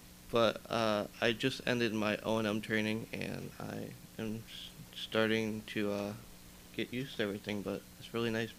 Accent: Owego, New York, United States; I'm originally from the Binghamton area, but I'm from Owego, New York, a small town, but I had to say it.

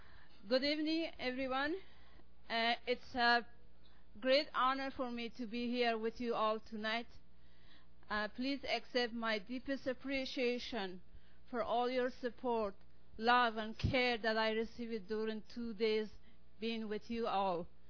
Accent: Afghanistan; English is a second language; I'm from Afghanistan, which is a country that always suffering from, you know, difficulty.

